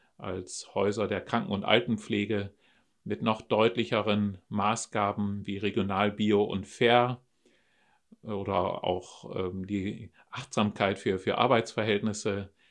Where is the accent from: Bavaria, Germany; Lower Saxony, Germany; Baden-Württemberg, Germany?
Lower Saxony, Germany; Vechta; Als ich 2011 nach Vechta kam, bin ich in meine Heimatregion gekommen